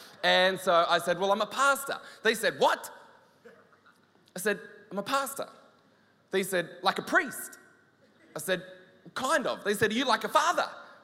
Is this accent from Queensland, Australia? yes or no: no; Ouyen, Victoria, Australia; I grew up in Victoria. I grew up in Oyen.